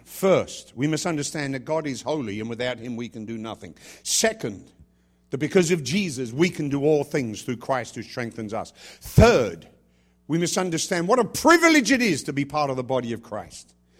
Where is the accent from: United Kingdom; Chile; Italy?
United Kingdom; England; now in United States; I came from a pretty good nation. And as an Englishman, I consider it a privilege to be an American.